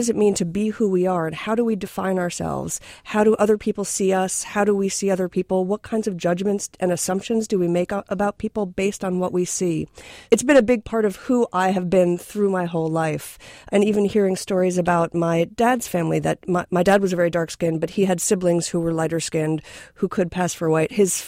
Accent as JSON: {"language": "English", "region": "New York", "country": "United States", "tie": "born or raised there", "moved": "yes", "said": "I grew up outside of New York City where people are really in your face about what they think."}